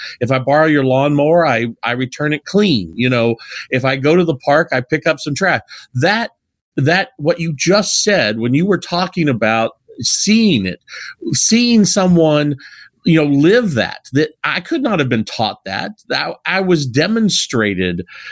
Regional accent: Midwest, United States; when I was a child I grew up in the Midwest, and we had this great big huge park, like Central Park, in the center of our town.

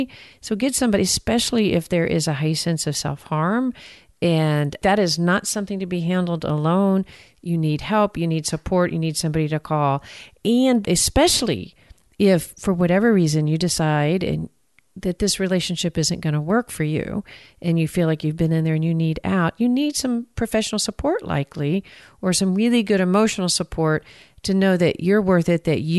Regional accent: Texas, United States; I always can tell I'm from Texas when I say that.

